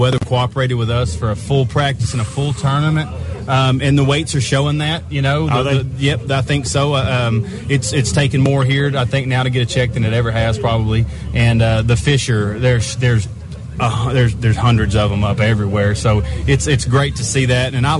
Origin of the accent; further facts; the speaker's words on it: Texas, United States; I'm originating from Texas. I live down at Lake Fork, you know, land of the Giants.